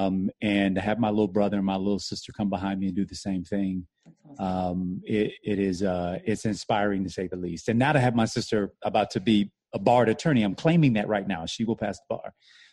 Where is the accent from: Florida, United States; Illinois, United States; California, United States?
Florida, United States; Miami; I was born in Miami, Florida. Grew up in an area called Richmond Heights, which is at the bottom in Miami. Working class area.